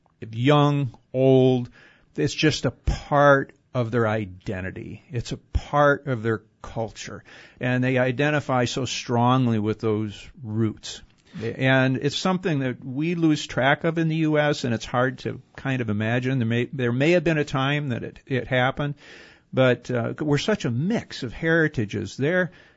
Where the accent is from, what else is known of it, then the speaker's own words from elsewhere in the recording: Detroit, Michigan, United States; I'm from Detroit, so I'm a rock and roller.